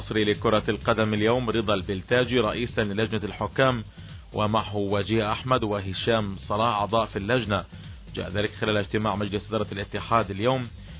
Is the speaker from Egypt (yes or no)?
no; Palestine; أتمنى البلدان العربية وبلدان بلادنا فلسطين